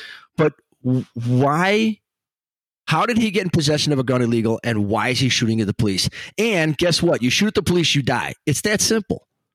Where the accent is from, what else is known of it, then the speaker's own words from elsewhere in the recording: Chicago, Illinois, United States; Well, I mean, I grew up in Chicago. I mean, I grew up there.